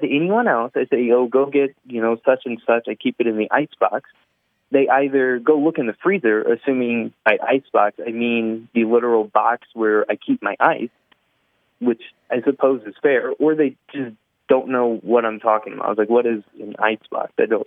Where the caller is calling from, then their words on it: Valparaiso, Indiana, United States; I'm calling from Valparaiso, Indiana.